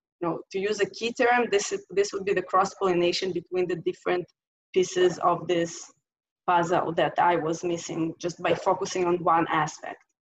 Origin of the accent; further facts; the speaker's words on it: Beersheba, Southern District, Israel; And so we spent the summer in Israel. I'm from Beersheba. So that's where we spent the summer with the sirens.